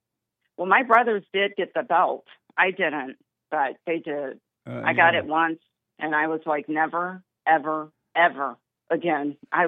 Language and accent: English; Aurora, United States; No. I'm from Aurora. My dad came here to work like 25 or 30 years ago.